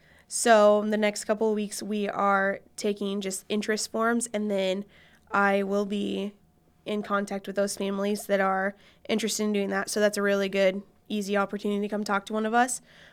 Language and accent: English; United States; I grew up in Marion County